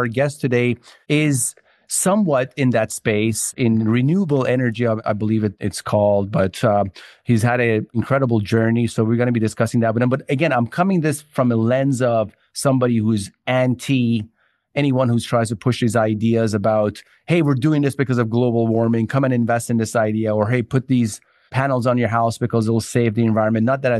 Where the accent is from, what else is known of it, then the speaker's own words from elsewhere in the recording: Iran; also born or lived in Canada; now in United States; My background, I come from Iran